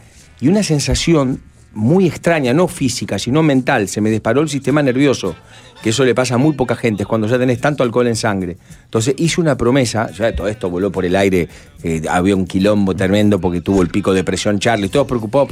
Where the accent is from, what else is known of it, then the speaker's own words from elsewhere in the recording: Bolívar, Buenos Aires Province, Argentina; also born or lived in Mar del Plata; Yo soy el único nacido en Buenos Aires, pero después me crié en Bolívar. Y vivimos en Mar del Plata juntos.